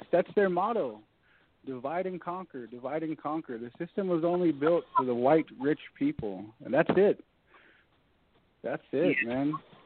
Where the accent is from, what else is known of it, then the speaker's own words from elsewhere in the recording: Browning, Montana, United States; I'm from Browning, Montana.